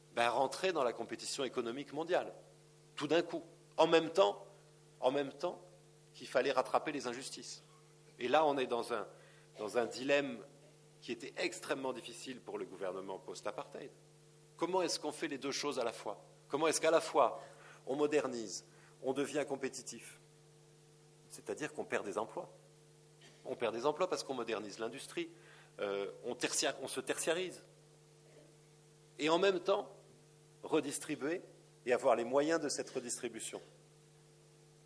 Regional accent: France; moi j'ai du mal à la comprendre en tant que Français avec cette culture et tradition française

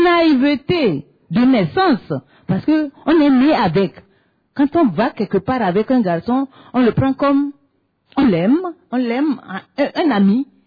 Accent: Togo; moi c'est … je suis gynécologue du Togo.

